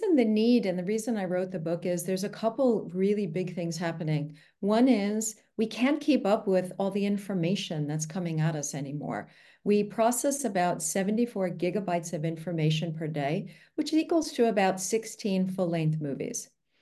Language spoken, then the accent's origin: English; Hauppauge, New York, United States; moved away as an adult; also born or lived in Manhattan; now in Basel, Switzerland; So I am from Basel. I'm living in Basel, Switzerland. I'm originally from Hauppauge, New York, and lived in Manhattan for many years. But about 10 years ago, I moved over to Switzerland for a job.